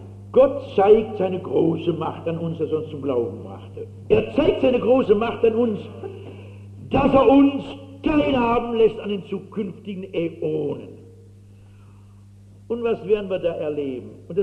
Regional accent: Frankfurt, Hesse, Germany; Ich bin so als Frankfurterin so Ästhetin.

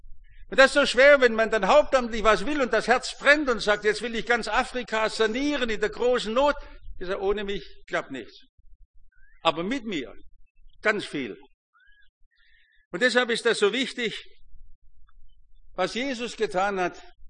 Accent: Germany; wir sind ja Deutsche

